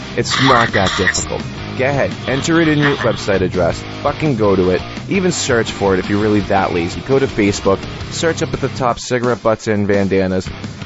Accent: Boston, Massachusetts, United States; You know, I'm from Boston.

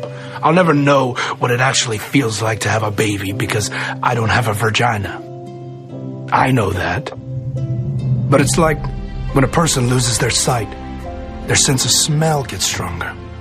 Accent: Louisiana, United States; As a child growing up in Louisiana, I had a very close relationship with nature.

